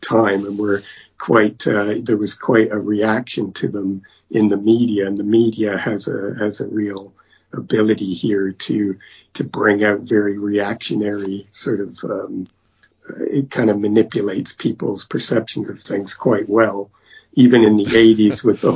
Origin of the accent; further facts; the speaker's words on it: Canada; now in United Kingdom; especially here in the UK, because obviously, I'm Canadian originally